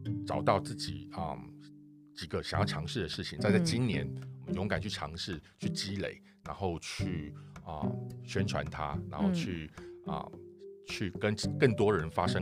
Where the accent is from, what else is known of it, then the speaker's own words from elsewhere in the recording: Taiwan; 我们台湾人很常常就是会就是比较 humble， 就是比较谦虚。